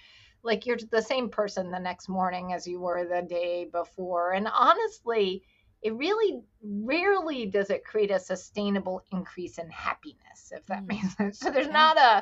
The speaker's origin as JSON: {"language": "English", "region": "Alabama", "country": "United States", "tie": "born or raised there", "said": "And that probably comes deep from like growing up in Alabama, moving around."}